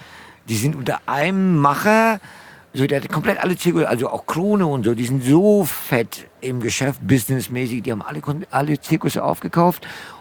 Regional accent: Frankfurt, Hesse, Germany; ich war aus Bornheim

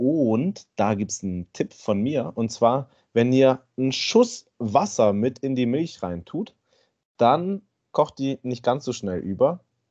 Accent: Northern Germany, Germany; das kenne ich halt aus meiner Kindheit, weil bei uns in Norddeutschland isst man eigentlich immer Kartoffeln.

